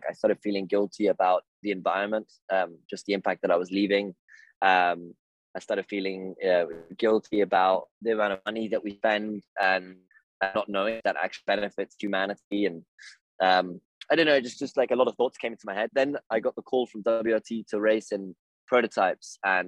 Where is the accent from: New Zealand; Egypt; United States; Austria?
Austria; I'm born and raised in Austria. I still live there now.